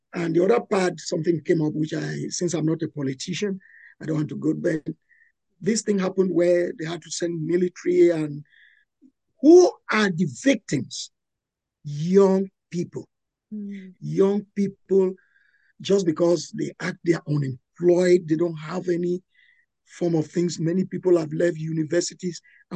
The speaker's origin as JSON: {"language": "English", "country": "Cameroon", "tie": "born or raised there", "also_born_or_lived": "Lagos", "moved": "as an adult", "said": "Really, I was born in Cameroon. Cameroon is in Central Africa. I was born and I really grew up with my mom. And I later on went to Lagos in Nigeria, where I studied what business management and the rest."}